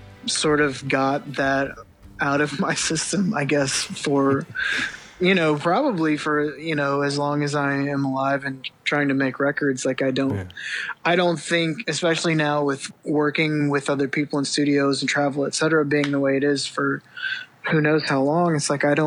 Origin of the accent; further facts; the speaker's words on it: Greenwood, United States; I grew up in Greenwood recording me and my buddies onto a cassette boombox